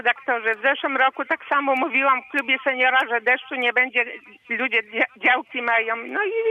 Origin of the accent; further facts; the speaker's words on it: Świebodzin, Lubusz Voivodeship, Poland; bynajmniej ja jestem ze Świebodzina, i tu w naszej okolicy deszczu nie będzie